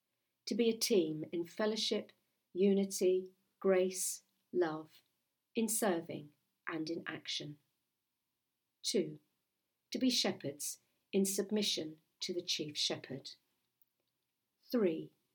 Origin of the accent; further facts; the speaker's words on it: Mexico; from Mexico.